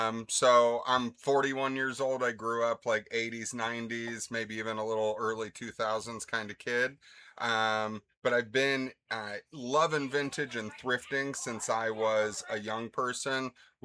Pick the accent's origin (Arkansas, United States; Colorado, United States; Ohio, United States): Ohio, United States; Akron; So born and raised in Akron. I actually graduated from Barberton, and I live in like West Akron sort of now. But I worked in Hudson, you know, most of my adult life.